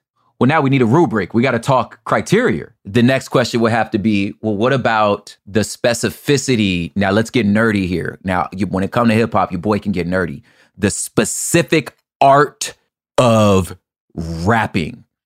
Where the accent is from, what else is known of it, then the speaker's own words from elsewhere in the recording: the West, United States; And I'm saying the golden age probably because that's my generation. So it's hard for me, like, and I'm from the West.